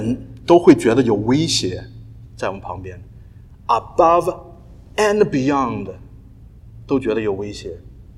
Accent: China; 那我们中国人在哪儿都是圣地哈，我们就回家就脱鞋嘛

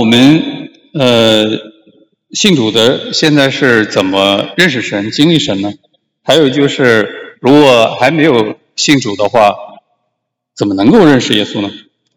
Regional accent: Anhui, China; 那我是最近是在山东大学的齐鲁伊学院工作。那我是安徽人，我太太是这个上海人，我们都不是山东人。

